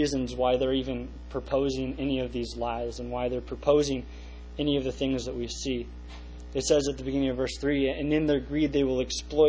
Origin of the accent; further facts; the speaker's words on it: Cedar Rapids, Iowa, United States; I am from Cedar Rapids, Iowa, as I've told you guys before.